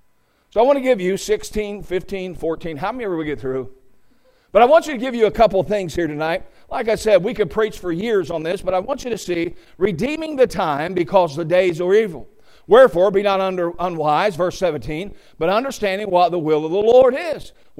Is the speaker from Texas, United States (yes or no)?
no; Ohio, United States; I said, listen, I grew up in Southern Ohio. We drink sweet tea.